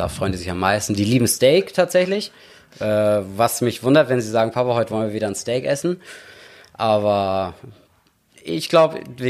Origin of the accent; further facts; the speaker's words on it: Tinnum, Schleswig-Holstein, Germany; Immer schon in Tinnum. Also Tinnum ist immer noch meine Heimat.